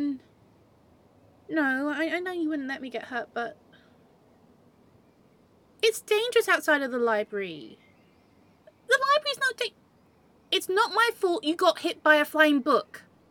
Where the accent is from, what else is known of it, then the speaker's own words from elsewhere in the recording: South of England, United Kingdom; it's cold and I'm from the south. I'm not from Newcastle.